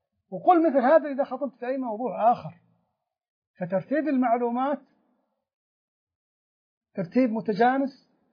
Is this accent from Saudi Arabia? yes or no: yes; Saudi Arabia; عندنا في السعودية